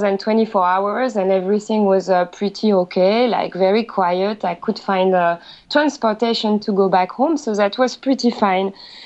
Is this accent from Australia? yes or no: no; France; English is a second language; Hard. I'm trying hard, but still everybody knows I'm French. Sorry.